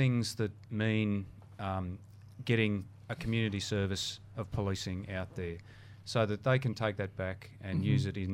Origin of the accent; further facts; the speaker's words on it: New South Wales, Australia; now in Cairns, Australia; Yeah, I'm originally from Northern New South Wales, but decided to become a Queensland supporter and move up here.